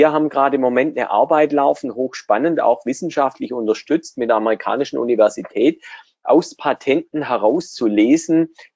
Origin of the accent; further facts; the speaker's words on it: Baden-Württemberg, Germany; bin gern wieder dabei als Schwabe bei euch in Schwabenland.